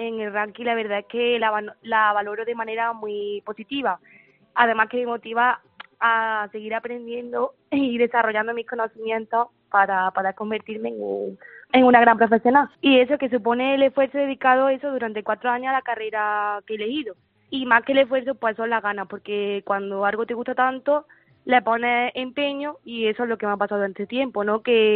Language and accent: Spanish; Villafranca de Córdoba, Andalusia, Spain; Yo soy de Córdoba, de un pueblo de Villafranca.